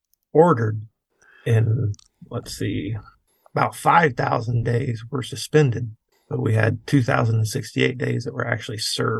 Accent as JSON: {"language": "English", "region": "Indiana", "country": "United States", "said": "I'm originally from Indiana."}